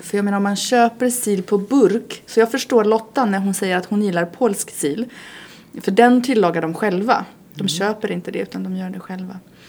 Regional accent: Poland; now in Sweden; Jag är från Polen och brukar alltid resa till mina föräldrar och fira med dem.

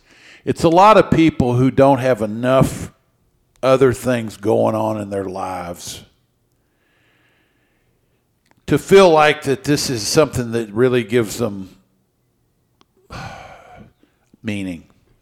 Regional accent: Lexington, Kentucky, United States; people in my hometown of Lexington, Kentucky, you know, sort of have become a bunch of automatons.

